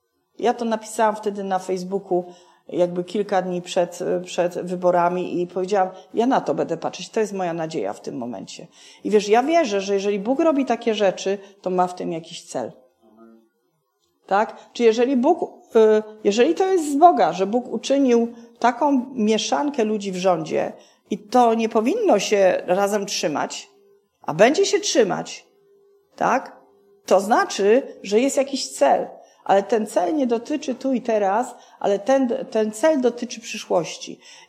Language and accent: Polish; Silesian Voivodeship, Poland; Ja jestem ze Śląska